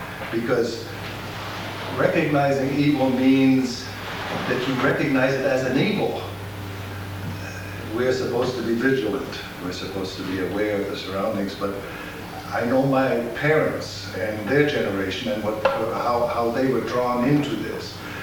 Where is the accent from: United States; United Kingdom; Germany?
Germany; I think you can tell from my accent a little bit that I'm from Germany originally.